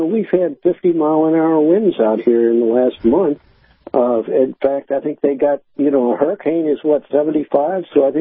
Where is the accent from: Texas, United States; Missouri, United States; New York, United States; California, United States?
Missouri, United States; St. Louis; And I was brought up in St. Louis. And since that was like halfway up the country, we didn't always get deep snow.